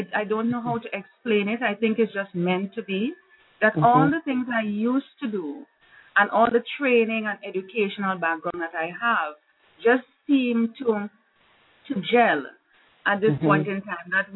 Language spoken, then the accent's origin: English; Trinidad & Tobago; moved away as an adult; now in Jamaica; I'm actually born and bred in Trinidad and Tobago, which is another island in the Caribbean, close to Venezuela. And I moved to Jamaica